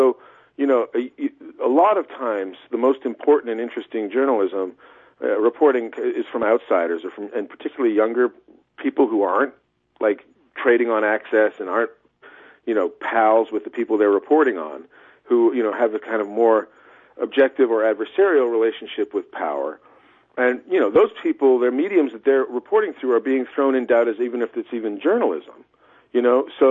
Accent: Canada; as a Canadian.

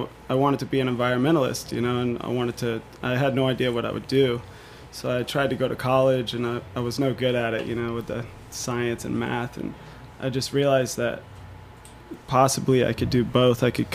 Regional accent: St. Augustine, Florida, United States; I grew up in St. Augustine, Florida, a little beach town.

